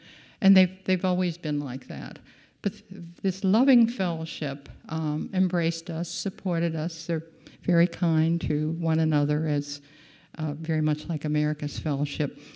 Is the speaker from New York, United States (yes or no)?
no; Pennsylvania, United States; I'm from Eastern PA. You know, pretzels and scrapple and stuff you miss when you don't have it.